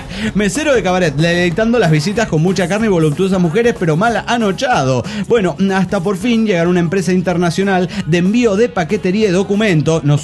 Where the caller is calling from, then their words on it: Quito, Pichincha, Ecuador; de Quito, Ecuador.